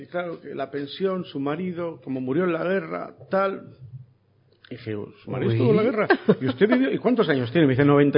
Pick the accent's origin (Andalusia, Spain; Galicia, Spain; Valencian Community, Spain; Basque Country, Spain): Basque Country, Spain; Barakaldo; Yo lo que quiero es que la gente de mi pueblo lo pueda leer.